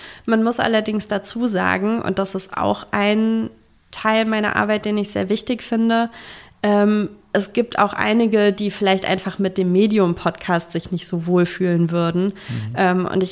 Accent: West Germany, Germany; now in Erfurt, Germany; als Westdeutsche, die nach Erfurt gezogen ist

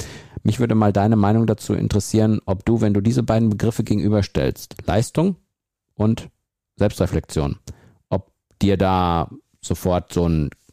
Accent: Central Germany, Germany; Ich bin ja in der Mitte Deutschlands unterwegs, was mein Heimatort angeht.

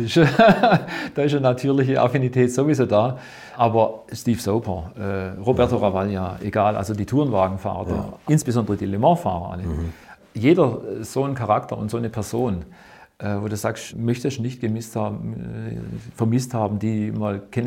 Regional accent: Winnenden, Baden-Württemberg, Germany; Also ich bin in Winnenden aufgewachsen. Winnenden ist die Heimat von Irmscher ehedem gewesen.

